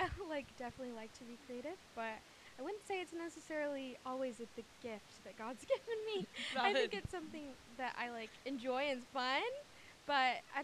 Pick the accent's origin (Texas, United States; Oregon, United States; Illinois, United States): Oregon, United States; Portland; also born or lived in New York City, United States; So I grew up in Portland, Oregon with my parents, and then we church planted for about 7 to 8 years in New York City, and then we moved back here